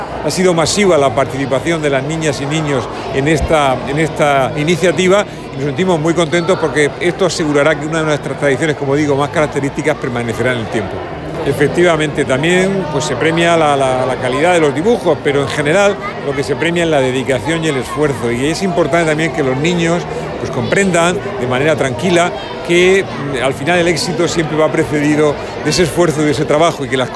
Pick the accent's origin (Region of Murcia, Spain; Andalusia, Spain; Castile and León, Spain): Region of Murcia, Spain; nuestras tradiciones y nuestras costumbres como murcianos.